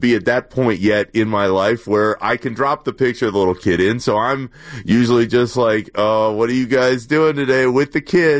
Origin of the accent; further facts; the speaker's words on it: Orlando, Florida, United States; I grew up in Orlando. I was lucky enough to go to the same school, kindergarten through 12th grade, with a majority of my friends.